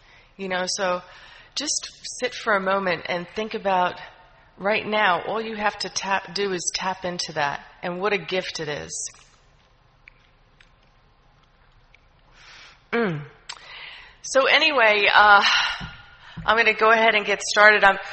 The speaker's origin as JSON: {"language": "English", "region": "New Jersey", "country": "United States", "tie": "born or raised there", "lives_now": "Tallahassee, United States", "said": "You probably can hear in my voice, I'm not from Florida originally. That's why I get so excited about … I'm from the great state of New Jersey."}